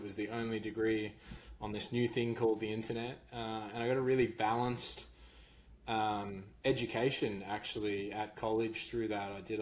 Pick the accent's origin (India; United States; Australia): Australia; I grew up in Australia. I spent the first kind of 12 years of my life living in a beautiful coastal town. And then I moved to Canberra